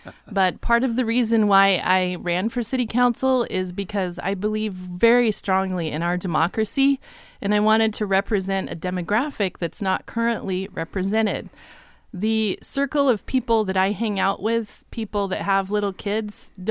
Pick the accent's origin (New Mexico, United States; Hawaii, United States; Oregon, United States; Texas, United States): Oregon, United States; Astoria; I was born and raised in Astoria. Actually spent time here as a child at Coast Community Radio, and went away to college, University of Oregon